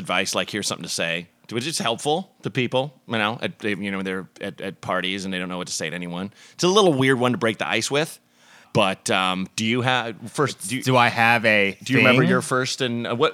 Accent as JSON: {"language": "English", "region": "Oregon", "country": "United States", "tie": "born or raised there", "said": "maybe that's because I grew up in Oregon."}